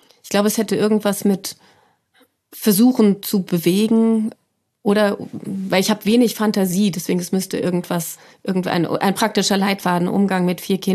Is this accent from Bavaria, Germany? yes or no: no; Frankfurt, Hesse, Germany; Ich komme aus Frankfurt